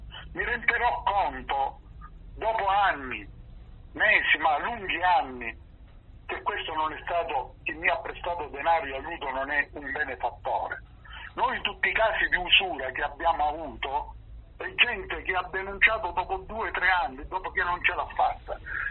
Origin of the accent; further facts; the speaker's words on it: Sicily, Italy; tanto per non dire tu sei campano, io sono siciliano